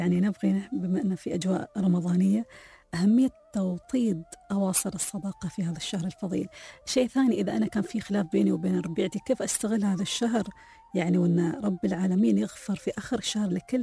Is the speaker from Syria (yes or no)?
no; Abu Dhabi, United Arab Emirates; عندنا في ابو ظبي يعني